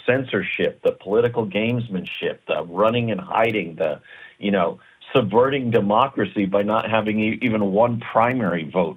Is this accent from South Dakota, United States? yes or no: no; Chicago, Illinois, United States; You know, I grew up in Chicago, the son of a steel worker